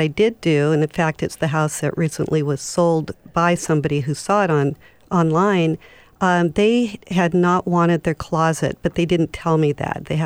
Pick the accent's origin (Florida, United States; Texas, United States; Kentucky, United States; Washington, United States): Washington, United States; Seattle; And I grew up in Seattle, so it's really great to go see all the different aspects and history and everything that's in the different neighborhoods.